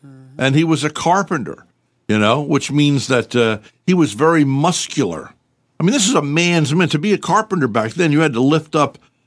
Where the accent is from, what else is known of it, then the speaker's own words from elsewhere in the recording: Poughkeepsie, New York, United States; My mother was born in Newburgh. Mm-hmm. I'm from Poughkeepsie.